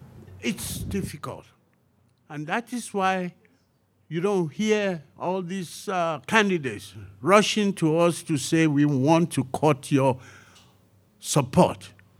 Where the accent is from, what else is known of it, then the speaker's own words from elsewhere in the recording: Nigeria; While I was doing that, at the same time, I realized that I'm from Nigeria.